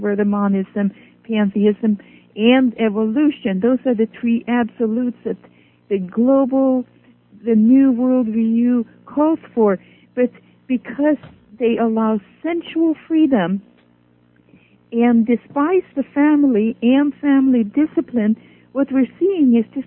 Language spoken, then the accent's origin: English; Norway; English is a second language; now in United States; since I grew up in Norway, and we lived in peace and freedom, it was farthest from our mind.